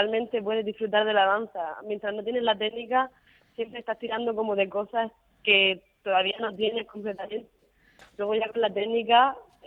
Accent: Spain; de lo que más hay, somos españoles e italianos.

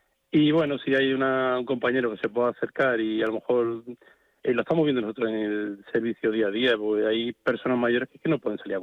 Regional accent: Spain; Pues como cualquier español

